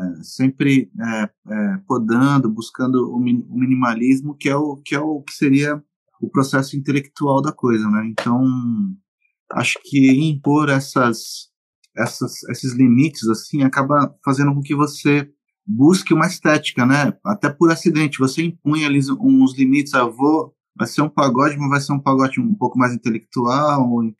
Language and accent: Portuguese; São Paulo, Brazil; Eu venho de um bairro da Zona Leste de São Paulo, São Mateus, que é um bairro que tem muita roda de samba, até hoje tem muita roda de samba